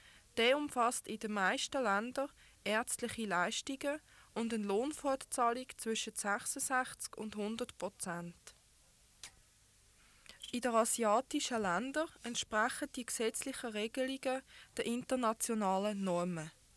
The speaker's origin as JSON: {"language": "German", "country": "Switzerland", "said": "Bei uns in der Schweiz gibt es statt einem Mutterschaftsurlaub ein Arbeitsverbot."}